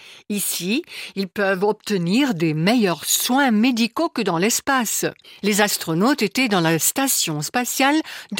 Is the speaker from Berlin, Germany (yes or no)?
no; Saarland, Germany; Aussi chez nous, en Sarre, il y a des personnages particuliers au feu rouge pour piétons.